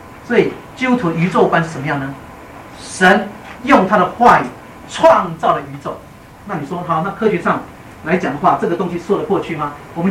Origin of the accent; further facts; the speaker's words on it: China; 我们中国人最喜欢歌功颂德，对不对？